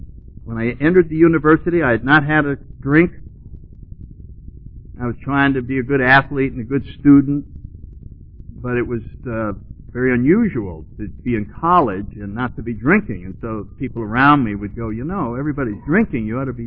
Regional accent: New Haven, Connecticut, United States; Yeah, I grew up in New Haven, Connecticut.

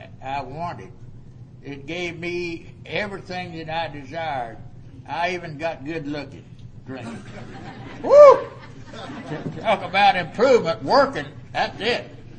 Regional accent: Funston, Texas, United States; born or raised there

